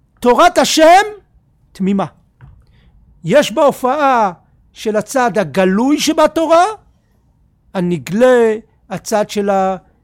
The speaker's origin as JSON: {"language": "Hebrew", "town": "Ness Ziona", "region": "Central District", "country": "Israel", "tie": "born or raised there", "said": "אבל חיינו בנס ציונה, אחת המושבות הראשונות. שם גדלתי"}